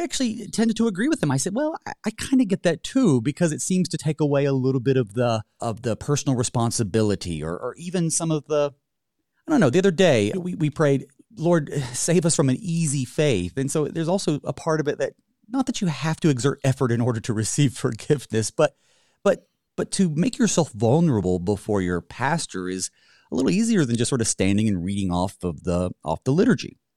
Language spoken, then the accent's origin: English; the South, United States; Growing up in the South in Baptist churches and a little bit more charismatic, for lack of a better word, not necessarily Pentecostal